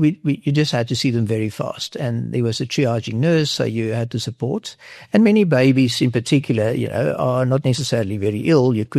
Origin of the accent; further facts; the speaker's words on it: Oosterivier, Western Cape, South Africa; he didn't know that I came all the way from Oosterivier, not far from Stellenbosch